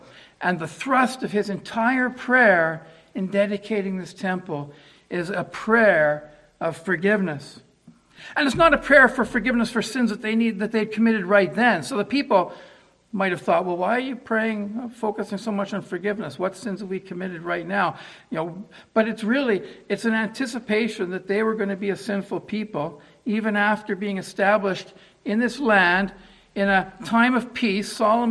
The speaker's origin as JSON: {"language": "English", "country": "Canada", "said": "being a Canadian"}